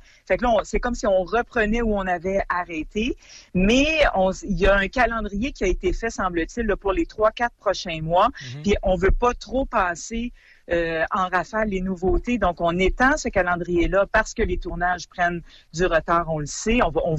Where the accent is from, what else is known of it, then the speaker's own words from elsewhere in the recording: Canada; par exemple à Toronto, chez nous au Canada et ailleurs